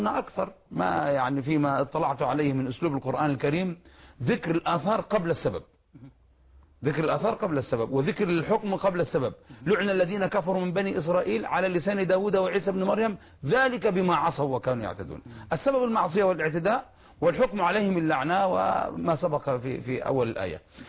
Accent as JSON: {"language": "Arabic", "country": "Yemen", "said": "مشايخ عندنا في اليمن كبار"}